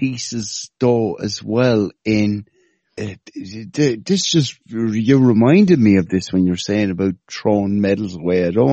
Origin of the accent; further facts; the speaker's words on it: Ireland; accent: Irish; I'm always pulled up on my fucking Irish accent when I say a horse